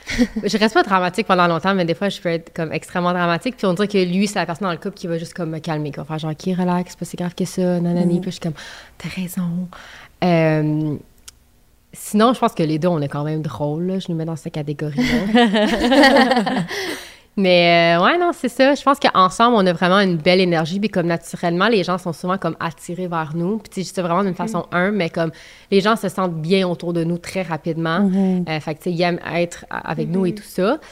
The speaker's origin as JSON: {"language": "French", "town": "Laval", "region": "Quebec", "country": "Canada", "tie": "born or raised there", "lives_now": "Quebec City, Canada", "said": "je viens de Laval. Moi, j'ai toujours habité à Laval, mais j'ai déménagé à Québec quand j'ai rencontré James."}